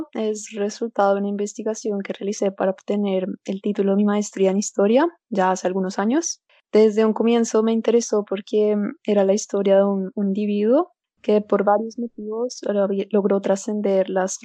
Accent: Colombia; moved away as an adult; now in Italy; yo crecí en Colombia, pero toda mi formación profesional la he realizado en Italia y es donde actualmente resido.

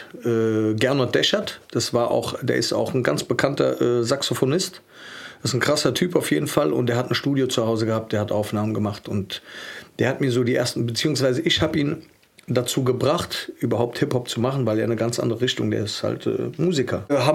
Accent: Frankfurt, Hesse, Germany; ich bin aus Frankfurt-Sossenheim

